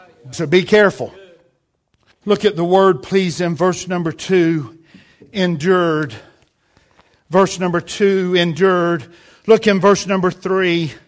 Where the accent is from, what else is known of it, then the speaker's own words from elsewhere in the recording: United States; Obviously, as an American, if we ever get somebody closing in on a triple crown